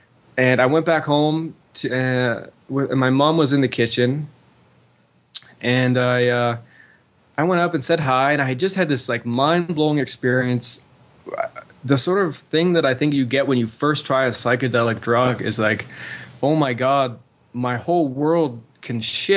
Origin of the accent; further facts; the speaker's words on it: Tofino, British Columbia, Canada; And we had this little clearing in the forest near a beach in my hometown. I'm from this town called Tofino on Vancouver Island, small little beach town.